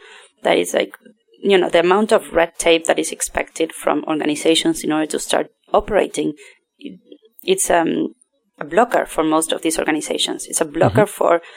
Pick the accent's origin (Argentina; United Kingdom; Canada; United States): Argentina; look, I'm from Argentina, and I come from a country where ballot boxes are still stolen and burned after elections.